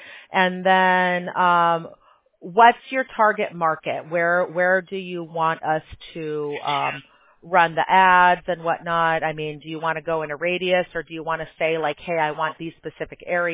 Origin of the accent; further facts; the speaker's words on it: Chicago, Illinois, United States; Hey, I grew up in Chicago, so I know about hard winters.